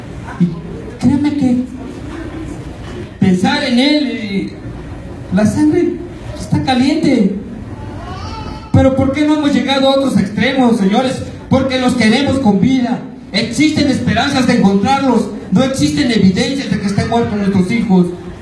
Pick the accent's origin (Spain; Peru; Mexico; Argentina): Mexico; nosotros como mexicanos